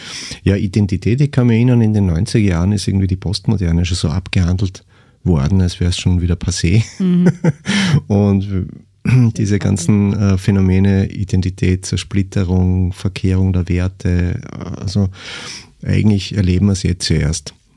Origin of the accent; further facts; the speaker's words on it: Styria, Austria; also ich komme ja auch aus der Provinz, aus der Oststeiermark